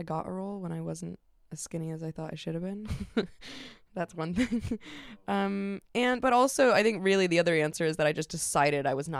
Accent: Vermont, United States; Because I'm from Vermont.

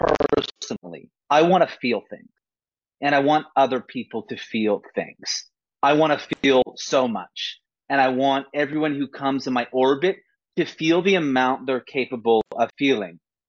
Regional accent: Vancouver, British Columbia, Canada; So I'm in Vancouver, BC, Canada. So I am Canadian. I'm in a very similar climate to you, Safia, because I know you're in London. So it basically just rains cats and dogs all the time. I'm 36 years old

